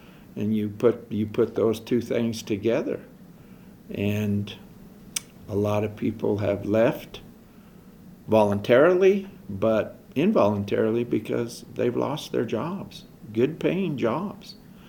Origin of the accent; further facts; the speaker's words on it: Rifle, Colorado, United States; I've lived here 66 years, basically in Rifle, and I was born in Glenwood because that's where the hospital was.